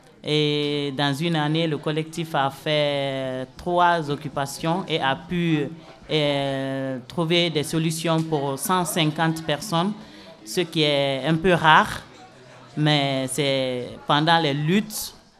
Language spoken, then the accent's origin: French; Guinea; on est en train de se mobiliser pour ne pas qu'on l'expulse chez moi en Guinée